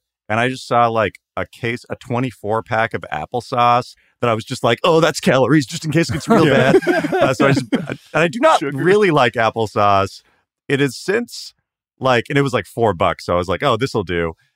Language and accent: English; Washington, United States; I grew up around Washington State. So, of course, when Washington teams are doing great, I'm happy.